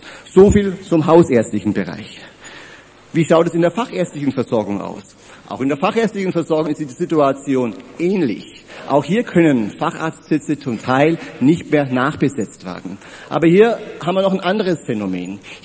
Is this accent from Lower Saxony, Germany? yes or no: no; Bavaria, Germany; Gehen wir in den Südwesten Bayerns, in meine Heimat nach Schwaben